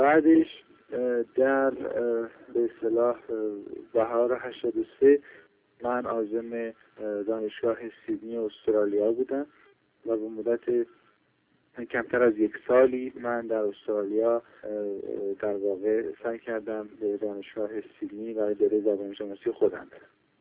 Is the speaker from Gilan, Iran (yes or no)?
no; Sanandaj, Kurdistan, Iran; born there; به سنندج زادگاه من احضار کردم